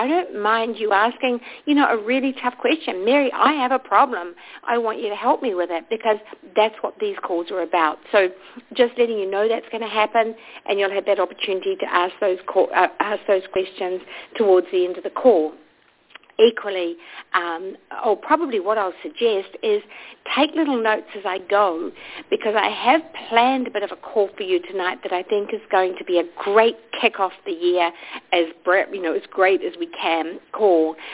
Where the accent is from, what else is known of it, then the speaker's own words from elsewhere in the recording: New Zealand; now in Los Angeles, United States; Well, I'm not originally from Los Angeles. I'm originally from a little country called New Zealand, but I've been in the United States now for 10 years.